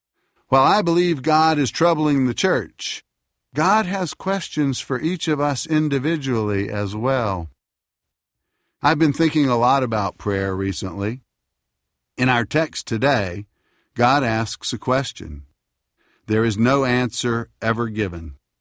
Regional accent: Philadelphia, Pennsylvania, United States; Let me tell you about Broad Street Ministries in my hometown of Philadelphia.

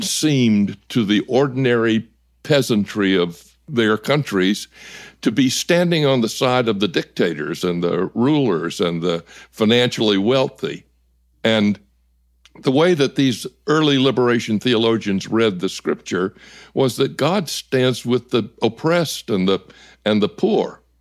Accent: the South, United States; And I can tell you as a Southerner, it is hard to face your past.

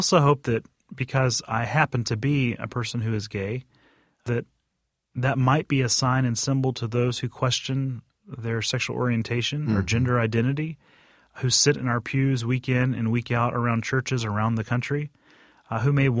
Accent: South Carolina, United States; I grew up in South Carolina and then have served my entire ordained ministry in Southeastern Synod

